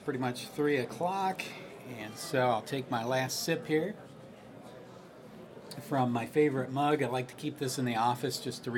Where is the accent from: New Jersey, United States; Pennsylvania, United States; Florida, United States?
Pennsylvania, United States; Mount Joy; from Mount Joy area. It's about 30 minutes southwest of here.